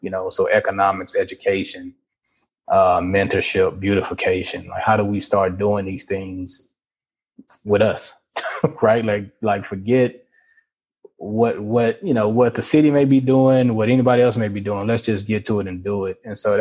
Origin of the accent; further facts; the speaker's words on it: Fort Worth, Texas, United States; we all grew up together, right? So we grew up here in Fort Worth.